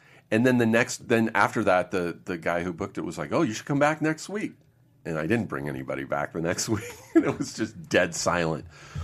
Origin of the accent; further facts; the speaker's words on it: Riverside, California, United States; Like, I grew up in Riverside, just like an hour away from here.